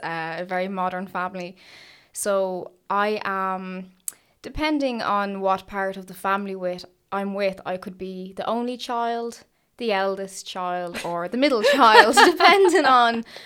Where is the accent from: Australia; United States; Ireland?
Ireland; St. Margaret's, Leinster; I'm out in the Donabate area at the moment by the beach, and I grew up in St. Margaret's. It's this little area that usually nobody knows of. It's the back of the airport, and it's in between a lot of areas.